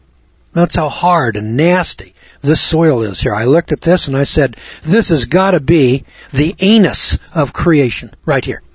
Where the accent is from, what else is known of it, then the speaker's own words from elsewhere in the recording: California, United States; now in Missouri, United States; I'm from California. California, where they've got real dirt. Honest to God, real dirt in California. That's where I'm from. I moved to the Ozarks.